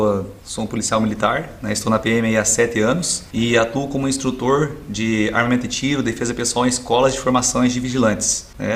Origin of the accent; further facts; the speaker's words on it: Ponta Grossa, Paraná, Brazil; also born or lived in Presidente Prudente / Toledo; Eu nasci em Presidente Prudente, São Paulo. Eu só nasci lá, aí me criei no Paraná. Morei um tempo ali em Toledo, no Paraná, até os 10 anos de idade. Aí fui para Ponta Grossa. Aí Ponta Grossa ali, passei ali a minha juventude.